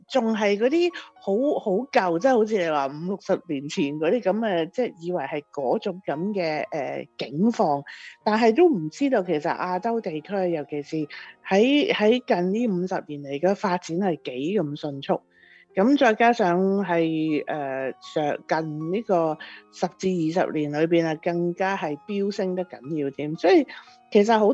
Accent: China; 尤其是我哋中国人啦，

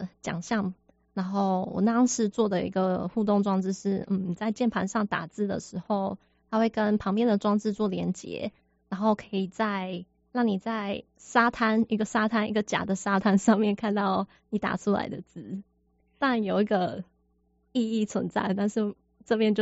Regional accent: Taiwan; now in Seattle, United States; 我是从去年6月来到，从台湾来到西雅图

